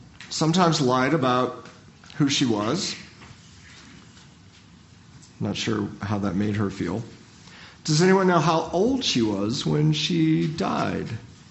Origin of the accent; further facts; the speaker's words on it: Ohio, United States; I'm from Ohio.